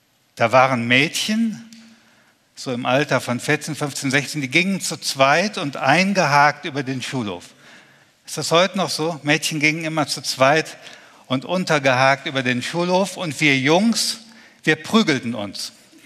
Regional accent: Germany; In Westdeutschland, wo ich aufgewachsen bin

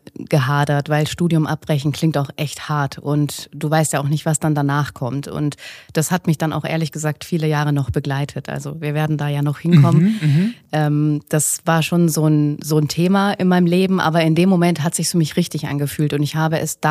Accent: Bavaria, Germany; Also ich bin aus der Nähe von Nürnberg und da war es immer ein bisschen hart als Bayern-Fan.

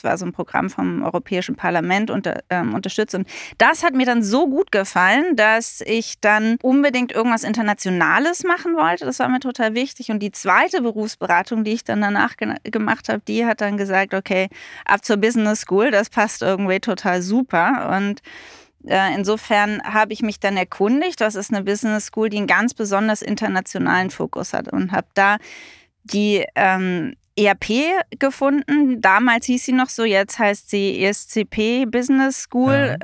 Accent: Berlin, Germany; also born or lived in Bavaria; ich bin 46 Jahre alt. Ich bin in Bayern geboren, Berlin aufgewachsen, wohne auch jetzt wieder in Berlin, in Mitte mit meiner Familie.

